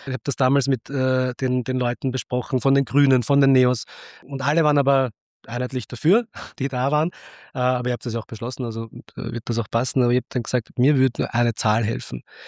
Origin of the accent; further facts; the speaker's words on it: Vienna, Austria; in Simmering, wo ich aufgewachsen bin und teilweise in Favoriten, da war ich halt viel unterwegs.